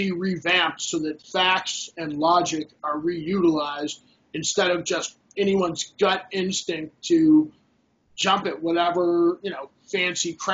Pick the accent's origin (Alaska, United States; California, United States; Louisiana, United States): California, United States; Los Angeles; now in Cleveland, United States; I live in Cleveland, Ohio. I'm originally from Los Angeles.